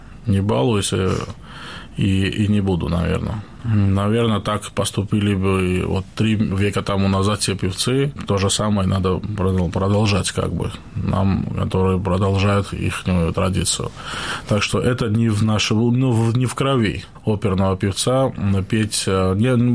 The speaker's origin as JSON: {"language": "Russian", "country": "Georgia", "said": "мы больше грузины, которые здесь живут"}